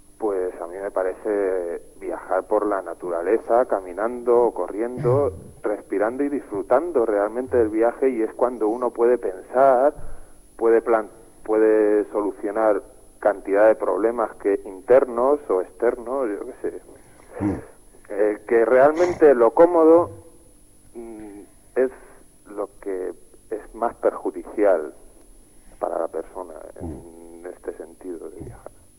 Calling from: Madrid, Community of Madrid, Spain; de Madrid.

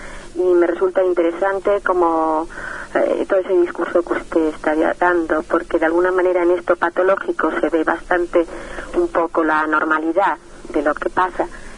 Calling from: Madrid, Community of Madrid, Spain; de Madrid, médico psiquiatra.

